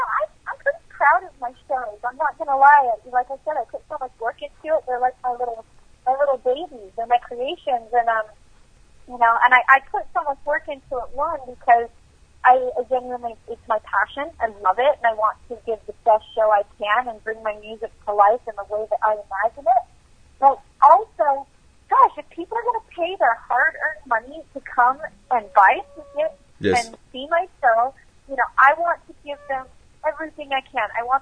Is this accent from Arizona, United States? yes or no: yes; Arizona, United States; Well, I grew up in Arizona. I was actually born in California.